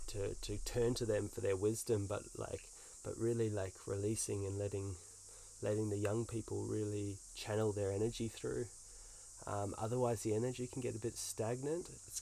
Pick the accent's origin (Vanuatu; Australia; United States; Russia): Australia; now in New Zealand; And I'm from Australia originally, so I would love to return to Australia. Been in New Zealand a decade now